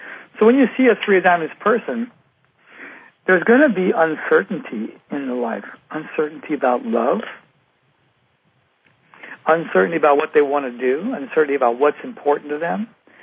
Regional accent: Tampa, Florida, United States; now in California, United States; I grew up in Florida. In Florida, in Tampa, it would rain every day around 4:30 every single day

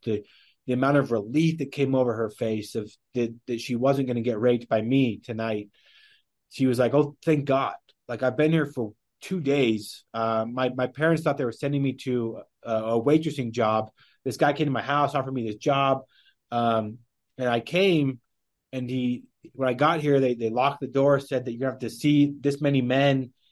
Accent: Wyoming, United States; growing up in Wyoming

